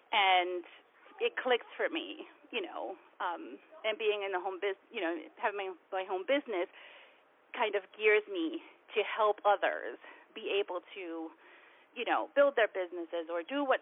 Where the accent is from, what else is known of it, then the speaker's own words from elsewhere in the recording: Brooklyn, New York, United States; born there; I was born in Brooklyn, you know, and all of my life, you know, raised by a single mom